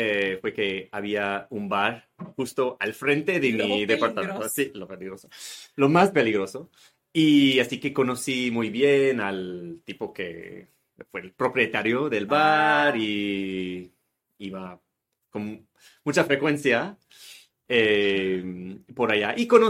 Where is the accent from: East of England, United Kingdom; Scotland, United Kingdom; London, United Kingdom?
Scotland, United Kingdom; Spanish is a second language; moved away as an adult; Pues yo nací y crecí en Escocia durante como los años 80, 90.